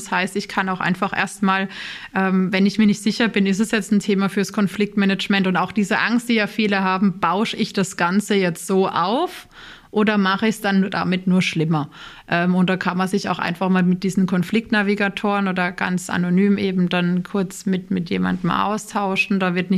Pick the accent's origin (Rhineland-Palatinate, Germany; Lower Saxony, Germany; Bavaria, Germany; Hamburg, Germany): Rhineland-Palatinate, Germany; Ich komme aus der Pfalz und habe da nahe der französischen Grenze gelebt